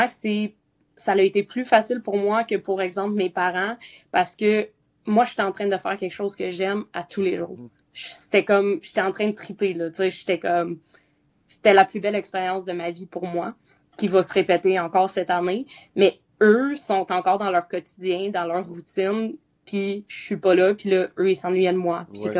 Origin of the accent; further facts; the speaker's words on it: Quebec, Canada; moved away; Quand je suis partie du Québec, moi, je suis partie avec l'idée en tête qu'il était hors de question que je revienne au Québec sans un contrat pour les ligues mineures.